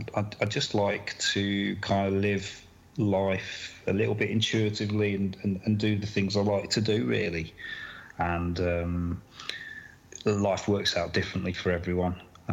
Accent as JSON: {"language": "English", "region": "England", "country": "United Kingdom", "said": "I was very, very honoured that they allowed me to, as an Englishman, to go and play for them."}